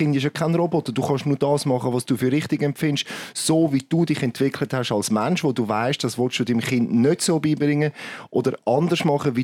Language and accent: German; Switzerland; Und das ist, glaube ich, etwas, was bei uns in der Schweiz schon extrem hoch gesteckt ist.